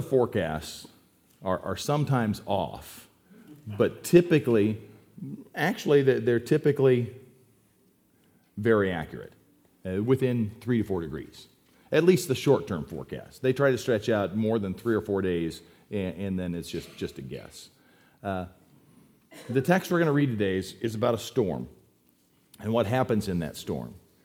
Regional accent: Yuma, Arizona, United States; I grew up in Yuma, Arizona, and that's actually a picture from near where I grew up

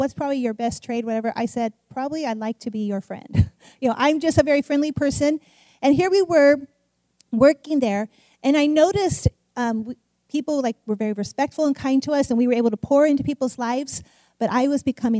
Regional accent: Philippines; Okay, so you knew I grew up in the Philippines, but I was just a kid growing up.

